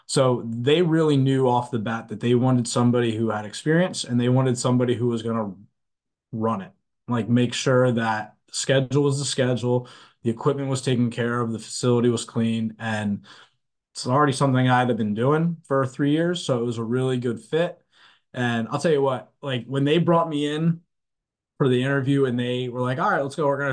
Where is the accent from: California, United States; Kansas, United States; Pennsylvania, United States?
Pennsylvania, United States; Lehigh Valley; So I'm from Lehigh Valley in Pennsylvania. It's like right outside of Philadelphia.